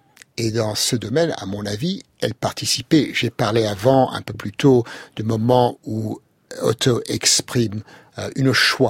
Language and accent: French; France; Je suis français.